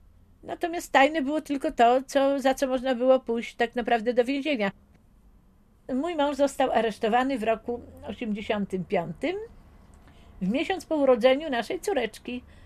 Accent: Białystok, Podlaskie Voivodeship, Poland; Ja jestem Białostoczanką, rodowitą Białostoczanką. Tutaj się urodziłam i tu jestem z tym miejscem bardzo związana i ja po prostu Białystok kocham.

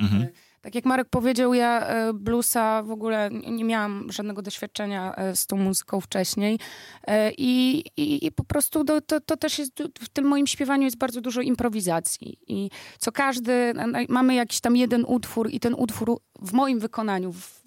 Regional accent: Białystok, Podlaskie Voivodeship, Poland; my jesteśmy z Białegostoku

